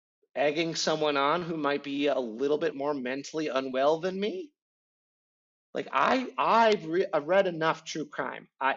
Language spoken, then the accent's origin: English; Midwest, United States; Cause as a Midwesterner, I've got this inner dialogue from, you know, being hit as a child and being bullied